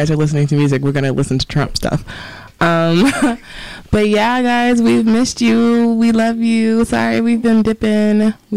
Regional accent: the South, United States; accent: southern; I feel like my accent, like my southern accent comes out more now because I don't know, like it just does.

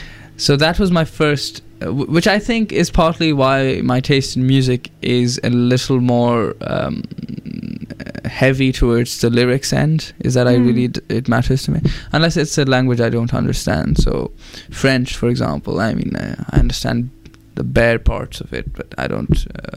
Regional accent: Jammu and Kashmir, India; when I was growing up in Kashmir, music was again like an expression of poetry.

